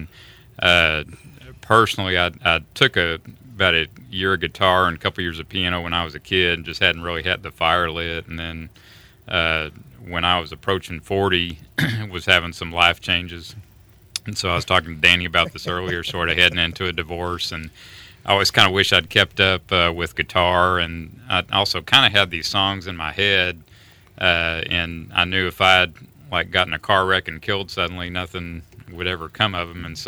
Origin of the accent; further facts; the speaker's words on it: Dallas, Texas, United States; No, I grew up around Dallas area.